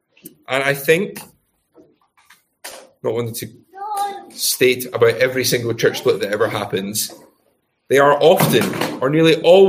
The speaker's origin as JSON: {"language": "English", "town": "Glasgow", "region": "Scotland", "country": "United Kingdom", "tie": "born or raised there", "said": "In the city that I grew up in Glasgow"}